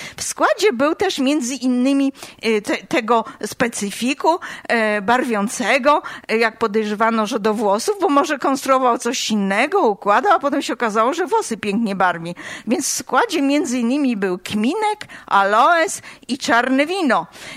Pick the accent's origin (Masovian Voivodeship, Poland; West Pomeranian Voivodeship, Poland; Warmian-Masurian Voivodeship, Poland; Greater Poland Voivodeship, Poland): Warmian-Masurian Voivodeship, Poland; Olsztyn; I jak już jestem z Olsztyna i o nim teraz tutaj opowiadam